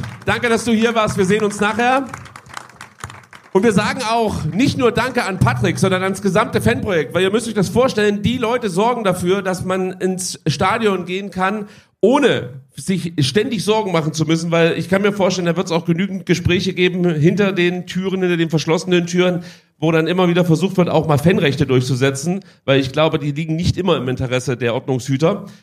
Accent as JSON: {"language": "German", "region": "Baden-Württemberg", "country": "Germany", "said": "also auch als Schwabe"}